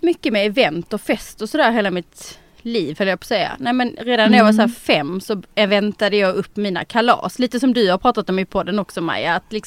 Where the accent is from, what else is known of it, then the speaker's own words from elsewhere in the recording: Netherlands; Utan det var verkligen en liten tjej från Holland